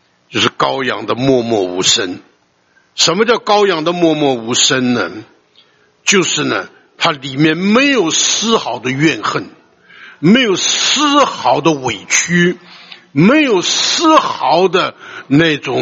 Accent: China; 我们中国人常常讲这宰相肚里能撑船，对不对啊？

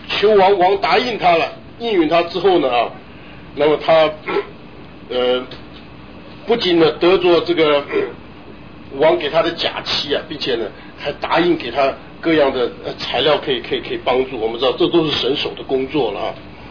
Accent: China; 我们中国人一句话叫什么，这个呢阎王好斗，小鬼难缠。

